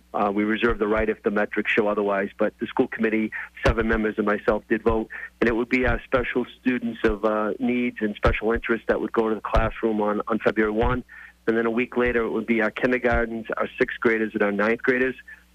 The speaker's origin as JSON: {"language": "English", "country": "United States", "said": "So it's just really sad as an American."}